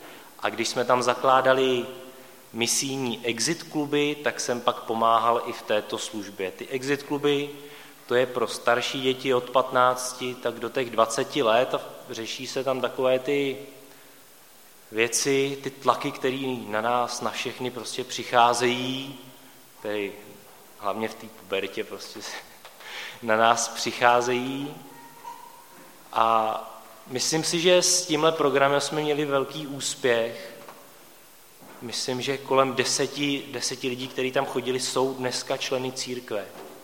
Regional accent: Dobruška, Hradec Králové Region, Czechia; Oba jsme z nevěřících rodin, z východních Čech, Adélka z Nového Města nad Metují, já jsem z Dobrušky

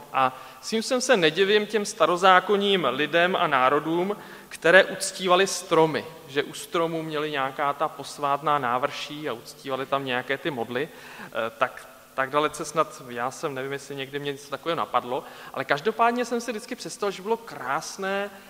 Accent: Krkonoše, Czechia; Já jsem z Krkonoš, tak tam byly taky období

